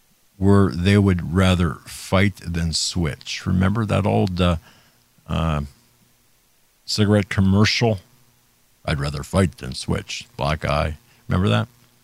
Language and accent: English; Pennsylvania, United States; But in Pennsylvania, my home state, they can't even count the votes in a Senate race with any degree of certainty within the time frame required.